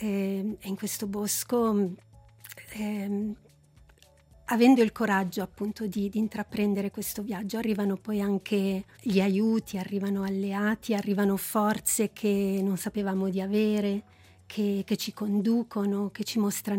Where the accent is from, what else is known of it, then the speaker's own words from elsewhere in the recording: Comedo, Ticino, Switzerland; L'infanzia a Comedo è stata positiva perché c'era la mamma e i miei genitori che creavano questo ambiente protetto